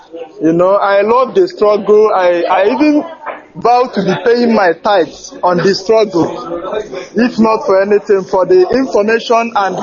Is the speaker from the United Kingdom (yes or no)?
no; Kogi, Nigeria; I am from the local government of Kogi State.